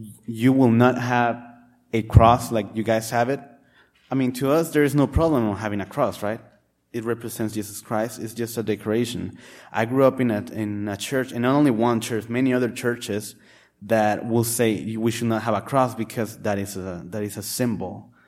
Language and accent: English; Tijuana, Baja California, Mexico; now in United States; I grew up in Mexico, the city of Tijuana, Baja California. Some of you might have heard it as named as Tijuana. It is right across the border of San Diego.